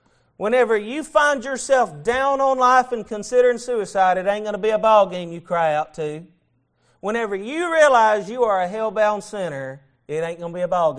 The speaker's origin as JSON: {"language": "English", "region": "Alabama", "country": "United States", "said": "I'm originally from Alabama, and if you shake a tree in Alabama, four or five Baptist preachers will fall out."}